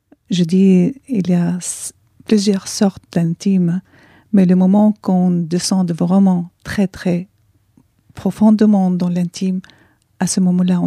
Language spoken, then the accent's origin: French; France; je suis française, j'habite la France